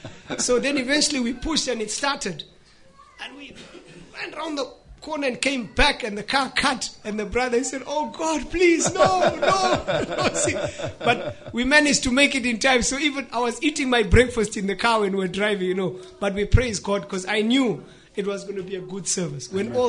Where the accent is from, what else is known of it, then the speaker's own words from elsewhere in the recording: Nigeria; I said, please, brother, can you help us? As Nigerian, two men.